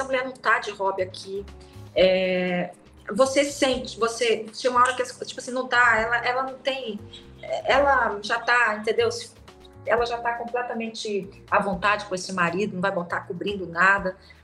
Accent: Salvador, Bahia, Brazil; Eu fui criada em Salvador, na verdade, eu estou em Salvador exatamente nesse momento, que é uma cidade litorânea, aberta e tal, mas, assim, a minha origem é, talvez, é do interior

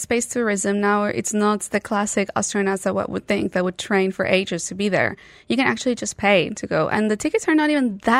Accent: Chile; I'm Chilean. I'm from South America. So I always get this question.

